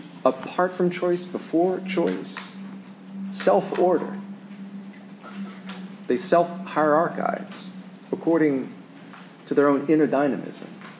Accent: Louisiana, United States; Take, for example, New York City in my home state, Louisiana, which is Father Allen's home state.

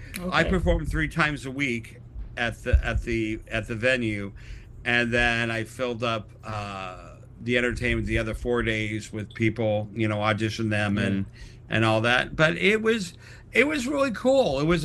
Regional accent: New York, United States; born there; now in Seattle, United States; I'm a coast person. I was born in New York, and I really missed the coast.

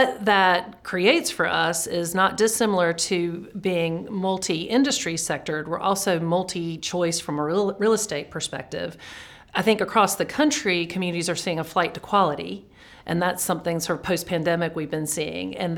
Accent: New Bern, North Carolina, United States; I mean, I grew up in New Bern, which is the eastern part of the state

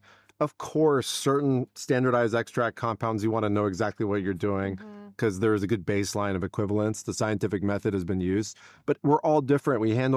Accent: San Diego, California, United States; I'm from San Diego. And so we'd go through here all the time.

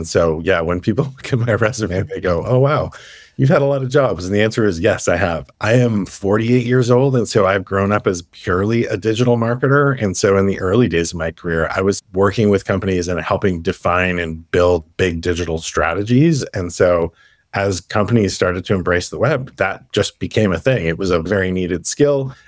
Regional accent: Canada; I'm a Canadian and I'll just say I grew up, you know, on Crown Royal and Canadian rye.

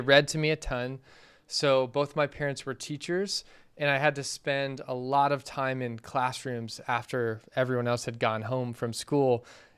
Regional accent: Phoenix, Arizona, United States; now in California, United States; But yeah, I was born and raised in Phoenix. I've been in California since 2005, but a lot of my family's still there.

